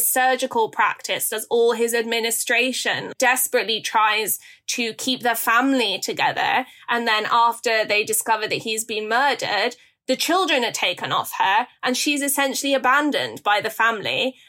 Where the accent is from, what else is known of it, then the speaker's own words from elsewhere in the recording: England, United Kingdom; Yeah, so I grew up being shown pictures by my grandma of America.